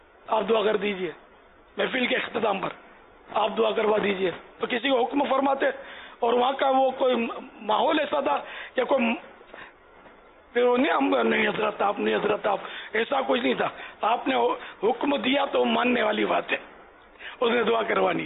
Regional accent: Karachi, Sindh, Pakistan; born there; اب جیسے میں کس محلے میں پیدا ہوا یہ اس کو شہرت نہیں ہے, کراچی میں پیدا ہوا میں خود بولتا ہوں

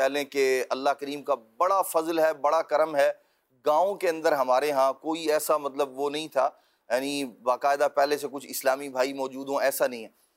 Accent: Zahirabad Shaheed, Punjab, Pakistan; وہاڑی جو ہے نا یہ ہمارا ڈسٹرکٹ وہ ہے, ضلع ہے وہاڑی.

